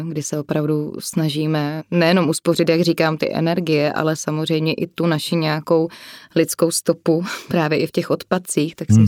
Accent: Silesia, Czechia; My jsme tomu u nás ve Slezsku říkali nepodárky.

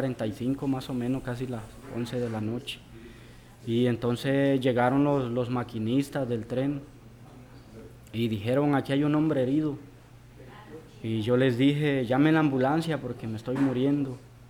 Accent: El Salvador; now in Monterrey, Mexico; Les dije, soy del Salvador. Y pues no tengo a nadie.

